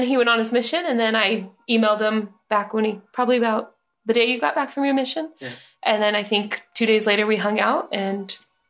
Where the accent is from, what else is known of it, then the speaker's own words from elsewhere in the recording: Ephrata, United States; The same, from Ephrata.